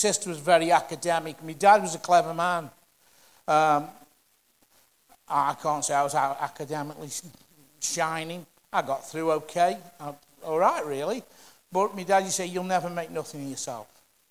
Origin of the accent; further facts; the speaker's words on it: Stoke-on-Trent, West Midlands, United Kingdom; I come from Butnell in Stoke-on-Trent, the other side of the town, the other side of the city. I was born in Hanley, but we moved into Butnell when I was only 4 months old, so I'm a Butnell lad.